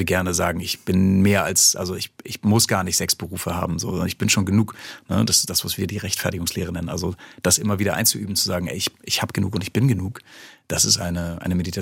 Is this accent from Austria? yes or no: no; Hamburg, Germany; Also in Hamburg, wo ich herkomme, ist das auch so.